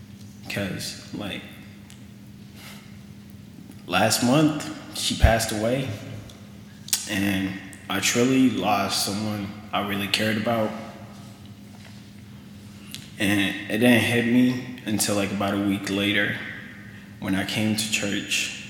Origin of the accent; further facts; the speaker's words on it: Kenya; I am from Africa. I was born in Kenya, and I came here at COS the first time, I believe, March 16, 2006.